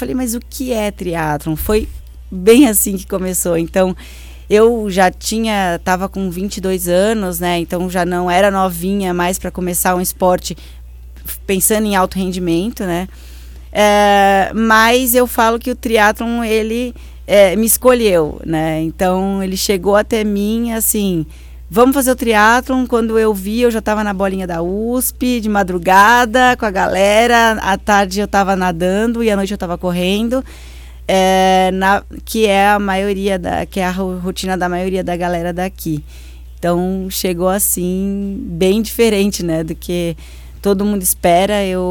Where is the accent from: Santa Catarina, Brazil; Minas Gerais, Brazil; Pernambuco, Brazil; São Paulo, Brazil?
São Paulo, Brazil; Santos; born there; porque eu nasci em Santos, né?